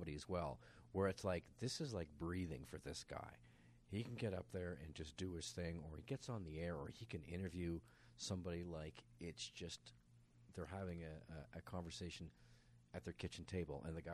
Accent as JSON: {"language": "English", "town": "Victoria", "region": "British Columbia", "country": "Canada", "tie": "born there", "said": "I was born in Victoria."}